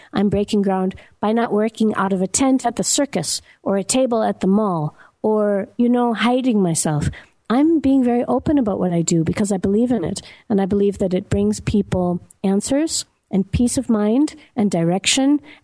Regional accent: Minneapolis, Minnesota, United States; accent: American; And she asked me where I was from, because obviously I have an American accent. And I told her I was from Minneapolis.

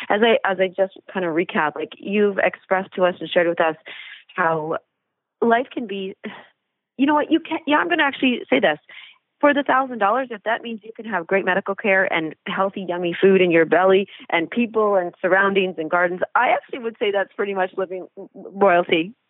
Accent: Canada; one of the biggest things I do here as a Canadian

